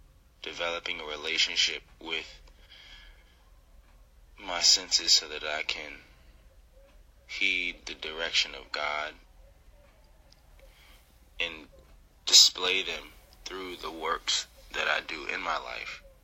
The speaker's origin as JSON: {"language": "English", "region": "Virginia", "country": "United States", "tie": "born or raised there", "also_born_or_lived": "United Kingdom", "lives_now": "Philadelphia, United States", "said": "I'm from the UK. You dig? I was raised in Virginia. I mean, then I popped out in Philly so I could chase my dreams."}